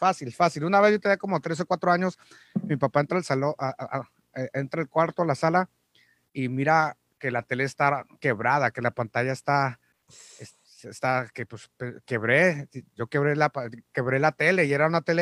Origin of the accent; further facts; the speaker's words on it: Tijuana, Baja California, Mexico; yo pues sí nací en Tijuana, en un hospital de monjas, aunque no lo crean, muy hospital de monjas, y yo vivía en Tijuana hasta como los 10 años, y desde que empecé la escuela cruzábamos todos los días